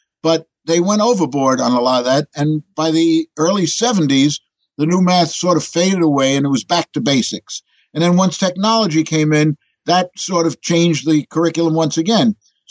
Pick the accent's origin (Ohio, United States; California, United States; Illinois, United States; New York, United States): New York, United States; when I'm in Europe, I'm not introduced as an American. I'm introduced as a New Yorker. There's a certain cachet to New York and what we do in New York.